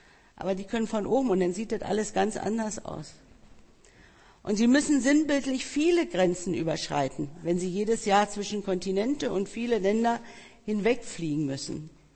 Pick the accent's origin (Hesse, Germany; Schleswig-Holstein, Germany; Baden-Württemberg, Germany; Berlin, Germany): Berlin, Germany; Wir als Berliner